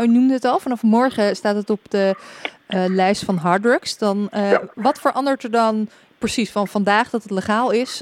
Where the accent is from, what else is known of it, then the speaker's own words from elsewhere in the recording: Netherlands; Zijn wij dan gewoon zo slim als Nederlanders?